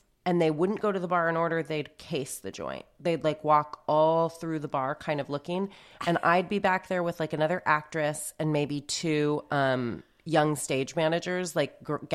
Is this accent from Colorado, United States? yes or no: yes; Denver, Colorado, United States; Where are you from? And I was like, Denver.